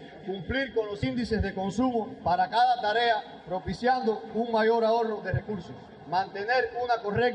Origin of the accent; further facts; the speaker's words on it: Cuba; Y como todo cubano, a pensar como país.